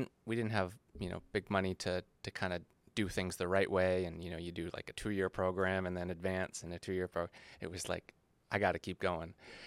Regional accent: Sutton, Ontario, Canada; I grew up in Sutton, Pefferlaw area.

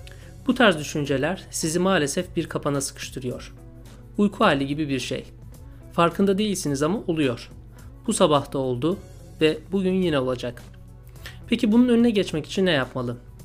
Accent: Istanbul, Turkey; now in London, United Kingdom; en sevdiğim, doğup büyüdüğüm şehir İstanbul'a seyahat ederken kaleme alıyorum bu yazımı. Londra Stansted Havaalanı'ndayım.

